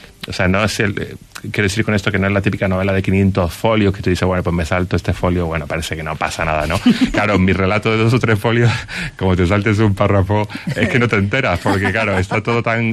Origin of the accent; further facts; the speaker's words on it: León, Castile and León, Spain; Yo llevo muchos años aquí viviendo en León. Yo me considero leonés